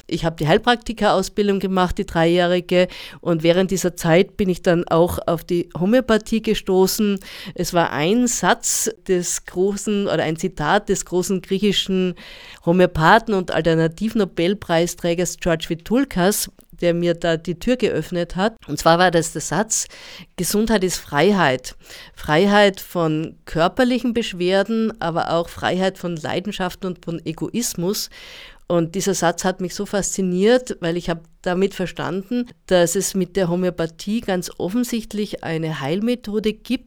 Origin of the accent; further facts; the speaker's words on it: Styria, Austria; now in Germany; ich bin gebürtige Österreicherin im Murtal in der Steiermark, geboren und aufgewachsen und lebe schon seit mehr als 32 Jahren jetzt mit sehr viel Wohlgefühl in Bayern.